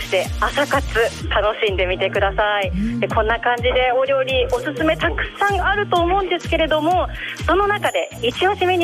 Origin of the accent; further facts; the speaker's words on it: Kanagawa, Japan; 今日も地元神奈川の飲食店を全力で盛り上げるべく